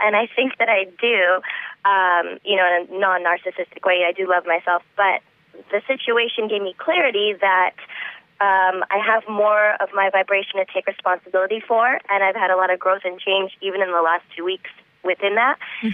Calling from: Los Angeles, California, United States; From the Valley of Los Angeles.

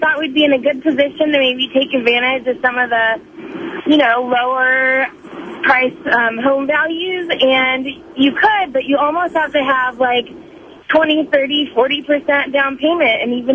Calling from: La Crescenta, California, United States; From La Crescenta.

